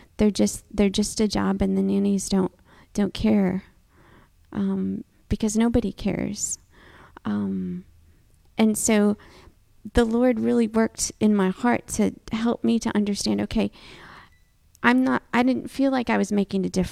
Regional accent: United States; But they didn't want to listen to me because I'm just an American who thinks I know it all.

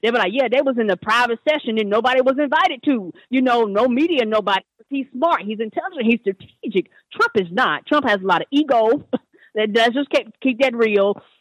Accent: Albany, New York, United States; born there; I was born 1979, April the 2nd, 1979. I was born in Albany, New York.

